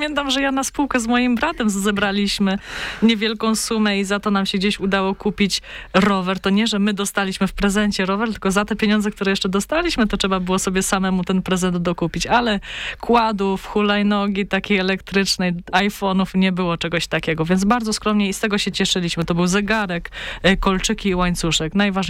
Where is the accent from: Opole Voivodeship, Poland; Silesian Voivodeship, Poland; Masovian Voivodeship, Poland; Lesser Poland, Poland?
Opole Voivodeship, Poland; Krapkowice; Pochodzę z Krapkowic.